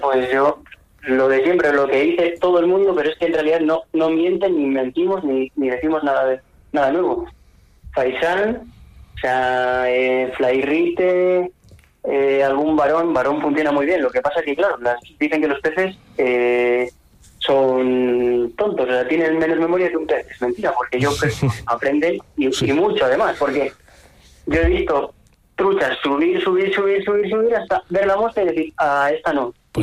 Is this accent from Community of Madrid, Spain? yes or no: no; Basque Country, Spain; cuando yo vivía en el pueblo, que yo soy del País Vasco, vivía ahí en un pueblecito con mi madre, mi padre y mis abuelos